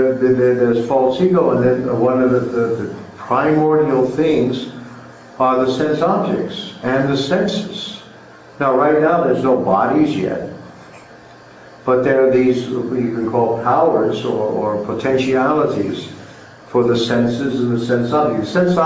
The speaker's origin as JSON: {"language": "English", "region": "Texas", "country": "United States", "tie": "born or raised there", "also_born_or_lived": "Oklahoma", "said": "And so I grew up in Texas and Oklahoma, it makes me feel right at home."}